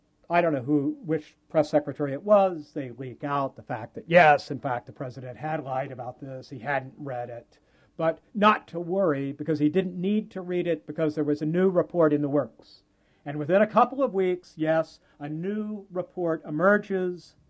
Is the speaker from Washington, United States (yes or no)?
no; Indiana, United States; I mean, I come from Indiana. Southern Indiana is filled with strip mines.